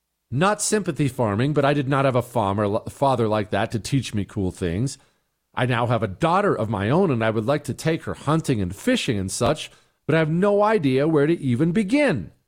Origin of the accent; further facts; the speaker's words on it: Montana, United States; Different people had different upbringing. I was raised in Montana. I was raised on that stuff.